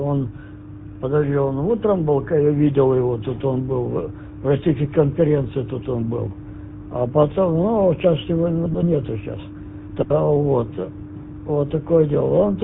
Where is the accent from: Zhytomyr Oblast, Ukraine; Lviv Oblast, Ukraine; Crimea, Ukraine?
Zhytomyr Oblast, Ukraine; Zhytomyr; Вот, ну я сам из Житомира, вот, сам из Житомира я родом